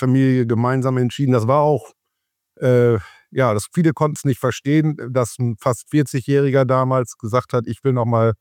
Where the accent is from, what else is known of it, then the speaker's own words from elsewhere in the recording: Papenburg, Lower Saxony, Germany; Also aufgewachsen bin ich in Aschendorf, ehemalige Kreisstadt, ist jetzt eingemeindet von Papenburg und da habe ich auch Abitur gemacht in Papenburg am Gymnasium